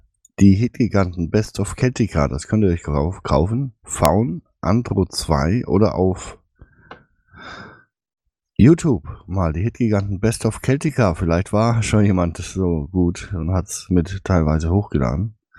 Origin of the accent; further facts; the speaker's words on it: Bavaria, Germany; Ja, zwischen Kreuzen und meiner Heimatstadt habe ich im Wald gelegen.